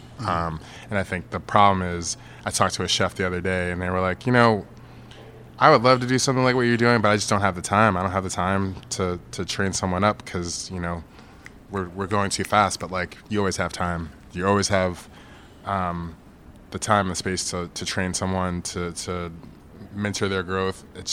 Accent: New York, United States; And also, I'm from New York.

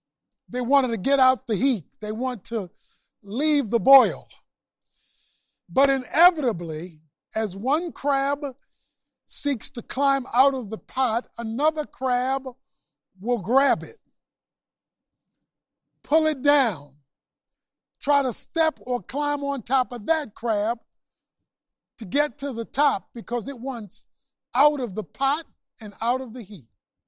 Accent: Baltimore, Maryland, United States; One of the things that I loved to do growing up in Baltimore, and in fact still love to do, is eat steamed crabs.

